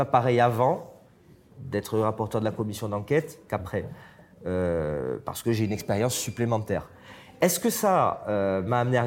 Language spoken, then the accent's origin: French; Corsica, France; notamment ici, chez nous, en Corse